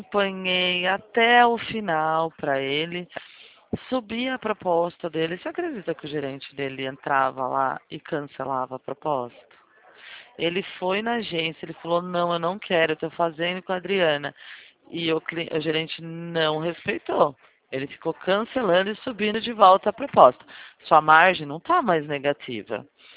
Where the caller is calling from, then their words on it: Limeira, São Paulo, Brazil; Mas eu sou aqui de Limeira.